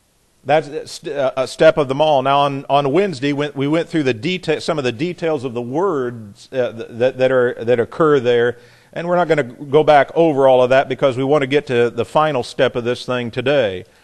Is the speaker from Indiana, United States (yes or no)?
yes; Jefferson, Indiana, United States; I grew up in Jefferson, Indiana, town of about 200, 250 people.